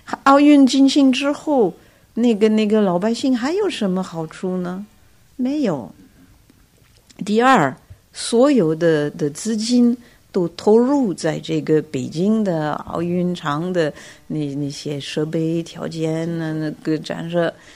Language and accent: Chinese; France; Chinese is a second language; 我们作为法国人，我们有我们的很多毛病啊